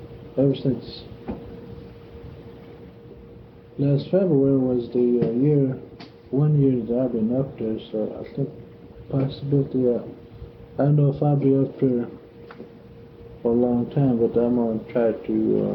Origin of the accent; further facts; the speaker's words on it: Mississippi, United States; I was raised in the Kemper County area for about 20 years, something like that.